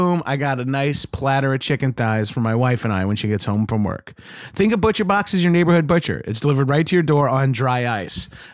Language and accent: English; New York, United States; when I hear the Yukon growing up in New York